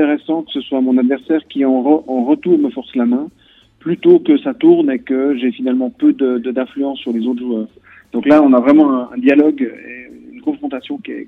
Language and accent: French; Switzerland; effectivement, donc je suis suisse.